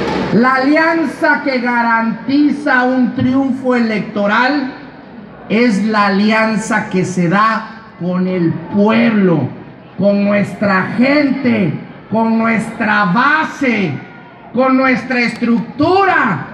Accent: Veracruz, Mexico; que responda Veracruz

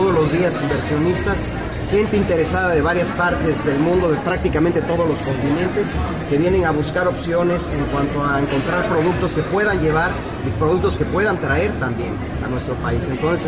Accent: Veracruz, Mexico; esa posibilidad existe, no solamente como veracruzanos, sino como mexicanos

